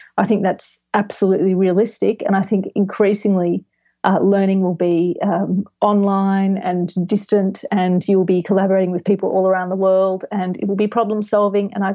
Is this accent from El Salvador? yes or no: no; Australia; now in Los Angeles, United States; And I'm from Australia and you cannot do that in Australia for several reasons.